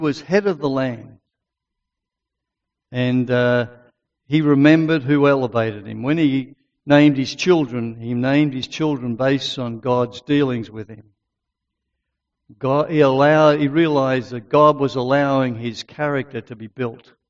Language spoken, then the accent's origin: English; Australia; I'm just an Aussie battler.